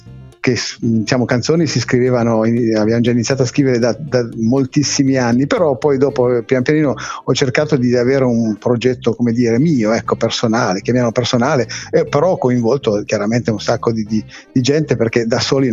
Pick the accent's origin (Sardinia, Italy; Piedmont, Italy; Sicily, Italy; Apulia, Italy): Piedmont, Italy; Io sono della provincia di Cuneo.